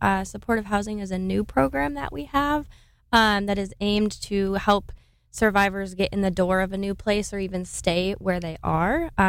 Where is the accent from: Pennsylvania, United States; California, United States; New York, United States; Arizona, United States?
New York, United States; moved away as an adult; I'm actually from New York, and I moved here about 3 years ago.